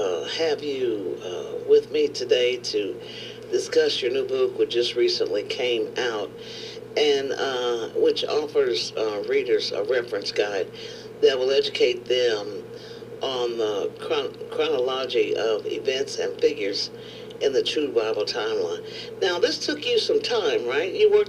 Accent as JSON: {"language": "English", "town": "Leavenworth", "region": "Kansas", "country": "United States", "said": "Well, no, because I'm from Kansas, too, so I won't hold that against, we don't hold that against each other."}